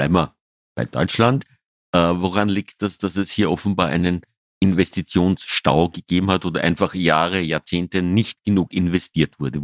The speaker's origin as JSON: {"language": "German", "country": "Austria", "said": "Man merkt es ja als Österreicher ein bisschen"}